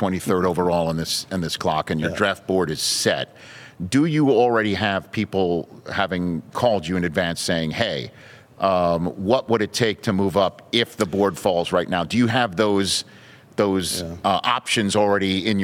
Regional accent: New York City, New York, United States; I'm a kid from New York City.

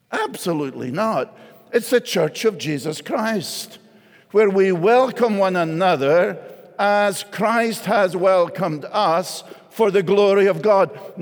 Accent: Scotland, United Kingdom; Much as I love my native country, and much as I love being with Scottish people

